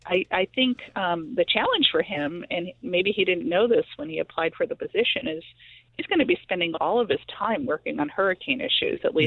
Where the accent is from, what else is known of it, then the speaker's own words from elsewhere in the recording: Albany, New York, United States; tell them I'm from the Albany Capital District area.